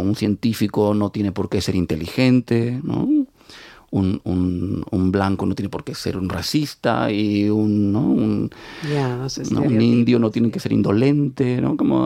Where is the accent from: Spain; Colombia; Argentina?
Argentina; born there; yo nací en Argentina en el año 74